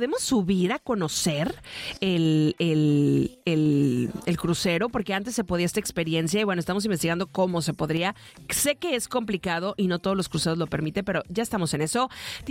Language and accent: Spanish; Mazatlán, Sinaloa, Mexico; 15 Mazatlán, Sinaloa, mi tierra